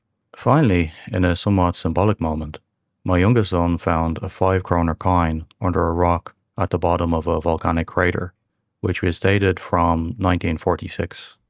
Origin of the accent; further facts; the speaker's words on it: Ireland; A few years back, in my home country of Ireland, there was a billboard campaign